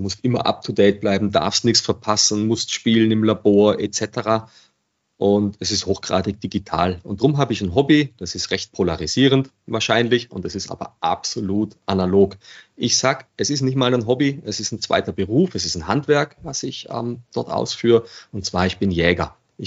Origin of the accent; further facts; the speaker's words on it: Regensburg, Bavaria, Germany; Ich komme aus Regensburg und ich habe mich riesig gefreut